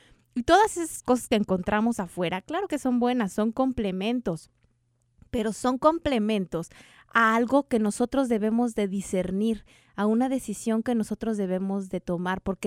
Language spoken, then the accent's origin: Spanish; Mexico City, Mexico; yo crecí en la Ciudad de México